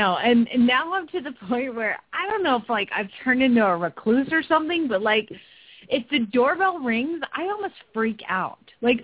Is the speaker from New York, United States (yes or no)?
no; Phoenix, Arizona, United States; from Phoenix, Arizona.